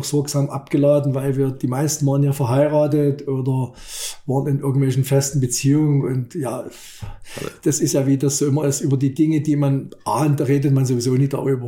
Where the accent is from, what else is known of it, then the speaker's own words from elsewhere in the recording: East Germany, Germany; ich möchte im Jahr 100.000 D-Mark verdienen als Ossi.